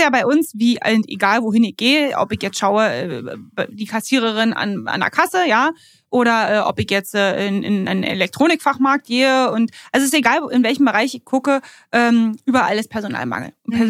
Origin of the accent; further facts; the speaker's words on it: Fürstenwalde, Brandenburg, Germany; Ich komme aus Fürstenwalde